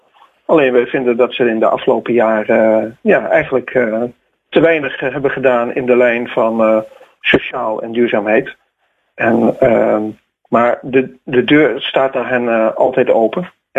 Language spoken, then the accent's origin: Dutch; Hoofddorp, North Holland, Netherlands; En wij komen oorspronkelijk uit Hoofddorp en gingen deze kant uit vanwege het wat pakkelen van onze schoonouders.